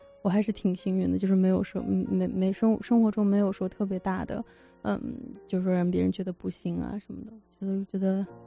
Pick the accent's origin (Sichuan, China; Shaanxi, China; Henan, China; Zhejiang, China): Shaanxi, China; 我是陕西人，然后他是重庆人，其实也没，就是成长背景就是都是很普通的家庭。